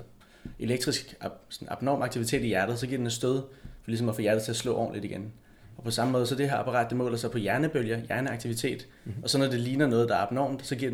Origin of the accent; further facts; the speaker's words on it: Bagsværd, Capital Region of Denmark, Denmark; now in San Francisco, United States; og jeg er 26 år, og jeg er fra København og vokset i Bagsvær